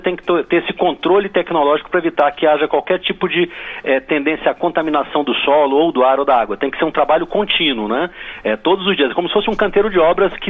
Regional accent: Brasília, Federal District, Brazil; Eu como brasiliense, eu tenho vergonha do lixão da estrutural.

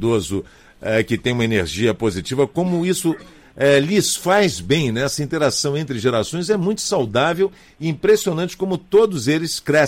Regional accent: Rio de Janeiro, Brazil; Eu, como sou carioca, E carioca, você sabe, adora um bom papo

